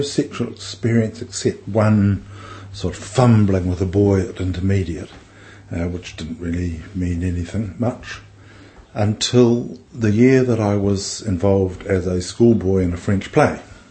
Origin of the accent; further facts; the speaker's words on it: Dunedin, Otago, New Zealand; I was brought up in Dunedin North, the north end of Dunedin, and opposite our place was the North Ground, which was a city block-sized training area, rugby and cricket and so forth.